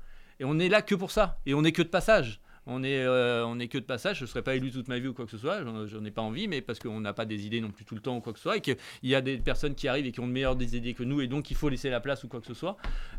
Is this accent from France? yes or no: yes; Rouen, Normandy, France; C'est pas parce qu'on vient de la Grand-Mare, c'est pas parce qu'on vient du Châtelet qu'on peut pas réussir, qu'on peut pas être élu à la ville de Rouen